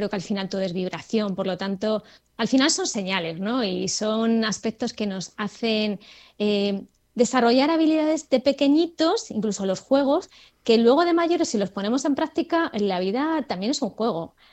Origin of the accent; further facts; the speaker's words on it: Talavera de la Reina, Castilla-La Mancha, Spain; born there; En Talavera de la Reina, Toledo.